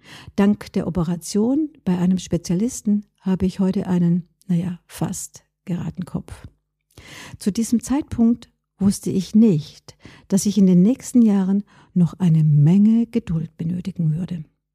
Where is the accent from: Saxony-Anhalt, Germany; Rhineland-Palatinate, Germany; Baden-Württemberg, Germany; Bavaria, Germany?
Baden-Württemberg, Germany; Aufgewachsen bin ich am Rande der Schwäbischen Alb.